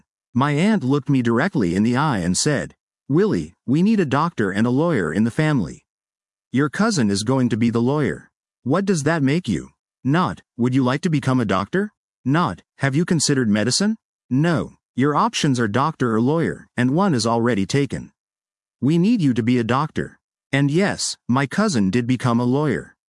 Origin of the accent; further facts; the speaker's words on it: Gary, Indiana, United States; from a stuttering child growing up in Gary, Indiana.